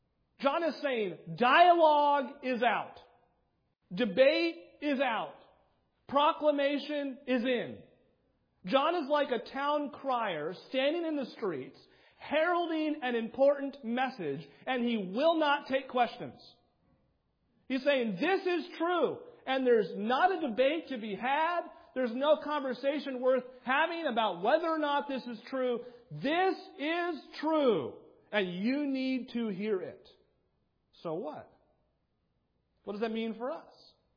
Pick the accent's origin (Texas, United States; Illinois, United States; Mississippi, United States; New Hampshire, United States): New Hampshire, United States; My home state of New Hampshire leads the way with 24% attending is all.